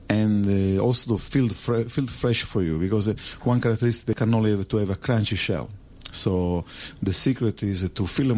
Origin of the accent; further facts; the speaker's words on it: Sicily, Italy; English is a second language; moved away; My story is I came from Italy in 2004, 14 years ago, and I couldn't speak English at all.